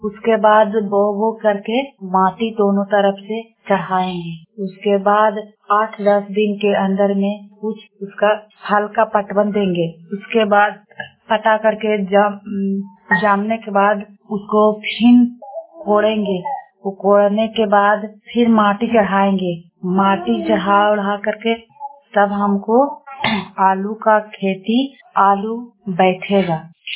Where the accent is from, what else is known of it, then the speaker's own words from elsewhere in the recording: Kashimpur, Bihar, India; मैं ग्राम काशीमपुर औरंगाबाद जिला के रहने वाली हूँ।